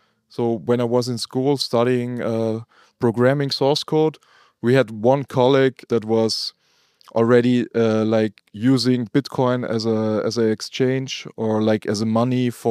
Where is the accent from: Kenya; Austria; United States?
Austria; Salzburg; I was born and raised here in Salzburg, where we also record this podcast today. I'm now 32 years old